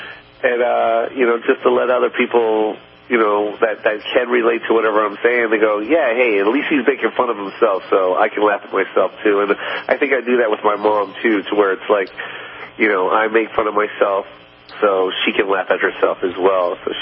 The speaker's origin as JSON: {"language": "English", "town": "Seattle", "region": "Washington", "country": "United States", "tie": "born or raised there", "said": "I shot that in Seattle, Washington. That's my hometown."}